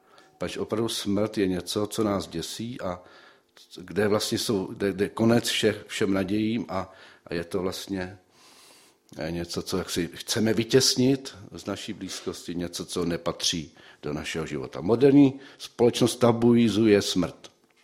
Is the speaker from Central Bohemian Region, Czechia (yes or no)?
no; Zlín, Zlín Region, Czechia; Já jsem vyrůstal ve Zlíně